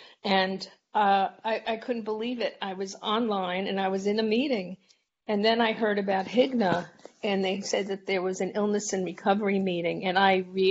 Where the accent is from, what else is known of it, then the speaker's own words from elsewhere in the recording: United States; My story is I'm American. I lived in the States.